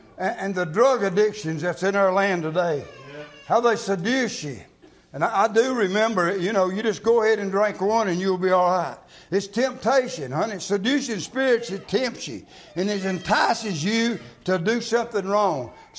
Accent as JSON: {"language": "English", "country": "United States", "said": "I'm glad I live in a free country. I'm glad I was born in a free country. I'm glad I'm an American."}